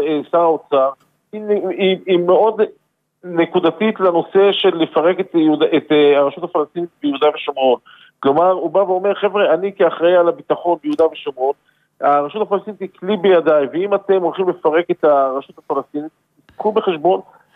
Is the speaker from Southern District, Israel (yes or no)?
no; Haifa District, Israel; תאמין לי באחריות עליך, כחיפאי לשעבר, כאחד שגדל בקריות.